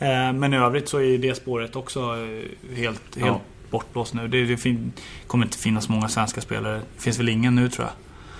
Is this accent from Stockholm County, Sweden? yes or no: yes; Stockholm, Stockholm County, Sweden; komma hem till Stockholm och Djurgården och min hemstad.